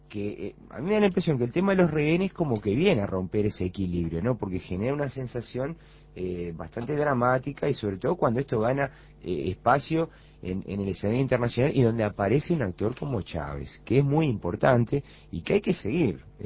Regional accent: Uruguay; no deberíamos estar como uruguayos ni a favor ni en contra de la FARC

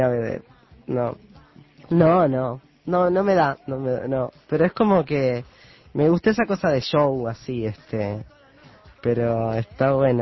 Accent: Uruguay; vivo como todo uruguayo

